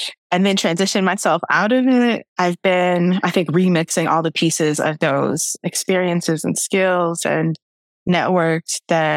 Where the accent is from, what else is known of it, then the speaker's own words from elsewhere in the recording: Rockford, Illinois, United States; I'm from the Midwest, Rockford, Illinois.